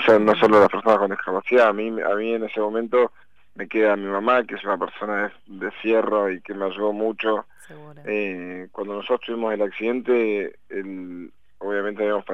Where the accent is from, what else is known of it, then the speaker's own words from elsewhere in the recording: Loncopué, Neuquén, Argentina; Por más que yo soy neuquino, soy del norte, soy de Loncopué, y tenemos ahí Cadiagüe cerquita.